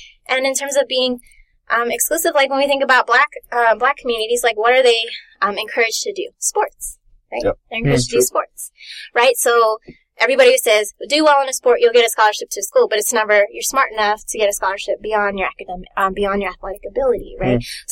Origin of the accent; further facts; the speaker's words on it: California, United States; Well, I'm from the Bay, actually.